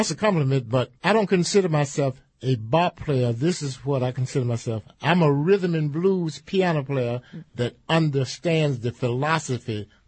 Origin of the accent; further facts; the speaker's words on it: Chicago, Illinois, United States; Because growing up in Chicago, he went to the same high school my wife went to, out of Wendell Phillips.